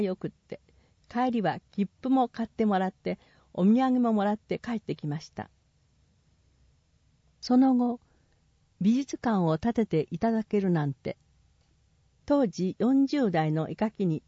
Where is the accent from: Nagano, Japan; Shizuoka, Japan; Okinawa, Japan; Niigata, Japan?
Nagano, Japan; Obuse; born there; 必ずお伏せ生まれと書いています。普通は長野県生まれと書くのですが、新婚旅行もお伏せでした。当時はお金がなくて気楽に行けるのは生まれ故郷かなと思ったんです。